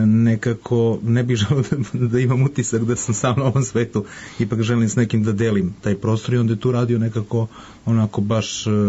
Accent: Majdanpek, Bor District, Serbia; sam rođen u Majdanpeku, možemo da napravimo jedan lep uvod, ovako jedna priča vezana za moje detinjstvo i odrastanje, pošto sam ja odrastao u radničkoj porodici.

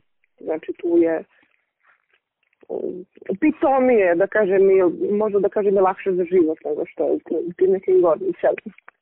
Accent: Mrčajevci, Moravica District, Serbia; born there; Šumadija i Gruža, ja mogu da budem pristrasna, jer ja sam rođena u Mrčajevcima

